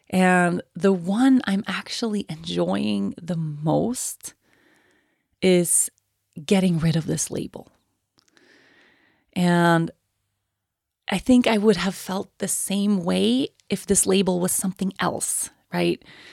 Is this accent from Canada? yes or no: no; Sweden; moved away as an adult; becoming vegan was one of the first changes I made when I turned 18 and I moved away from Sweden.